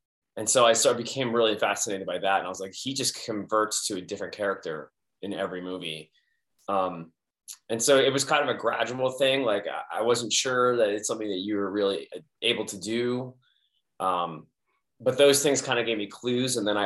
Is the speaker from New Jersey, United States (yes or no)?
no; Philadelphia, Pennsylvania, United States; But I grew up, I grew up in Philadelphia where it's kind of not something that people really do. It's like you kind of just play sports.